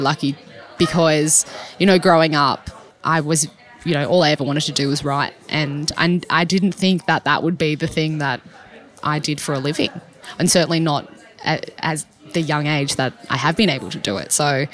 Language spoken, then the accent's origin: English; New South Wales, Australia; I'm a proud Aboriginal woman from the Gamilaroi and Dungari tribes of New South Wales, but I was born and raised in the Sutherland Shire